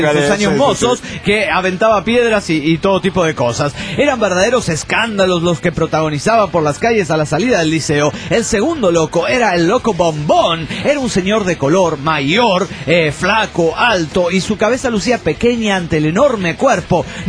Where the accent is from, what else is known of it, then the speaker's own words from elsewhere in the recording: Oaxaca, Mexico; de Oaxaca, México.